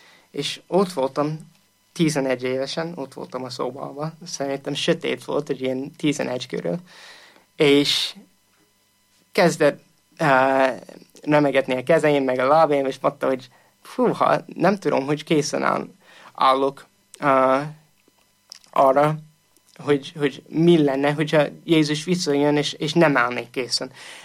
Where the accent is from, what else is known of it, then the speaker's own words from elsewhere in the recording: Indiana, United States; also born or lived in Pennsylvania; egy keresztény családban nőttem föl, és Pennsylvaniában születtem. De amikor 8 éves voltam, elköltöztünk Pennsylvaniából, Indiánába, egy apukám új munkahelye miatt.